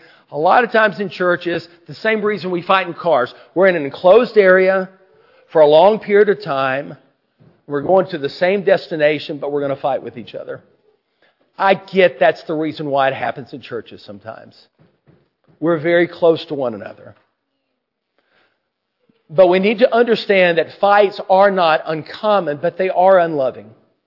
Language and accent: English; Mississippi, United States; I grew up in Mississippi. A lot of summers, we would go to a state park in Grenada, Mississippi, 2.5 hours away.